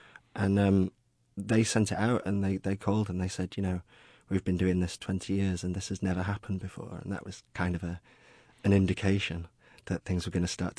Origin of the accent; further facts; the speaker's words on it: Glossop, East Midlands, United Kingdom; I'm originally from Manchester, England. Well, I'm from a town called Glossop, about 20 minutes out of Manchester.